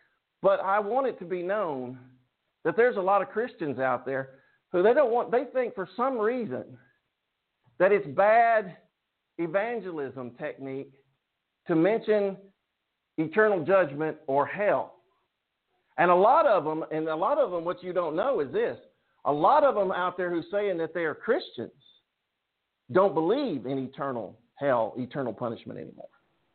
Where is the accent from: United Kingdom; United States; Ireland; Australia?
United Kingdom; You see, I'm British. It is what we do.